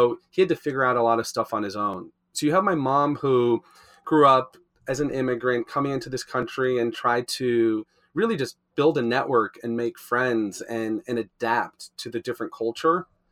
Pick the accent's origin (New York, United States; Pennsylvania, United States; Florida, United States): Florida, United States; Miami; We grew up in Miami and in the Aventura area